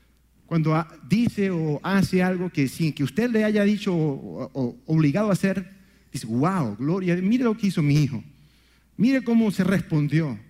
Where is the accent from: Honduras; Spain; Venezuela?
Venezuela; en aquellos años cuando me crié yo en Venezuela